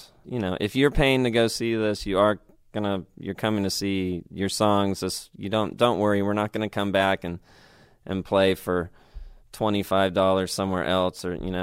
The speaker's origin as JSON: {"language": "English", "country": "United Kingdom", "said": "for some reason I said that and just being British."}